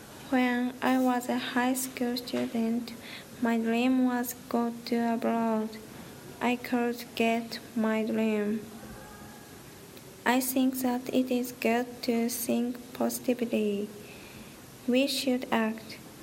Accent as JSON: {"language": "English", "region": "Hokkaido", "country": "Japan", "second_language": "English", "moved": "as an adult", "lives_now": "Tokyo, Japan", "said": "I came to Tokyo from Hokkaido in 2008, and I experienced various things in university life."}